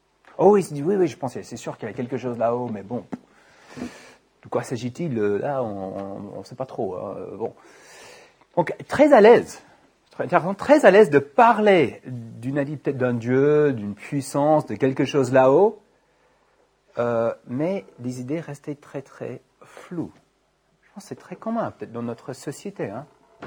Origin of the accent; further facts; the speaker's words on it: California, United States; Moi, j'ai grandi en Californie, je suis américain.